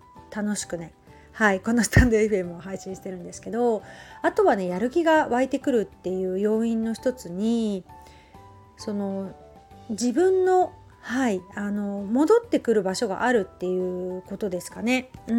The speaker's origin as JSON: {"language": "Japanese", "region": "Shizuoka", "country": "Japan", "said": "私も静岡人なので緑茶も好きですし"}